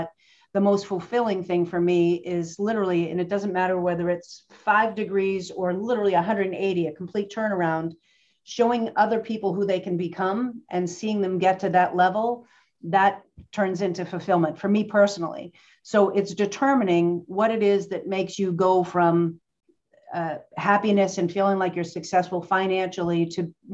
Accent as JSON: {"language": "English", "town": "Boston", "region": "Massachusetts", "country": "United States", "said": "So I'm from Boston. So I'm a little bit of a diehard Patriots fan, right?"}